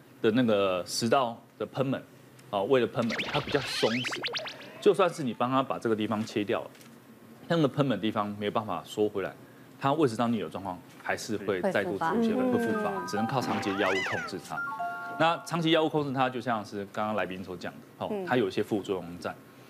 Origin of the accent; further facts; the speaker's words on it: Taiwan; 但是因为我们台湾人他没有那么严重